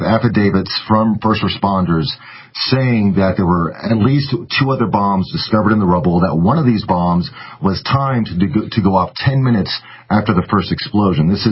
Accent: Oklahoma City, Oklahoma, United States; Well, this is my hometown. I grew up in Oklahoma City.

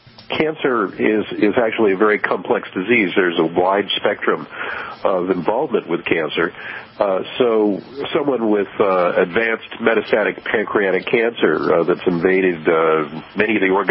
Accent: Los Angeles, California, United States; the smog that I grew up with in Los Angeles in the 50s and 60s

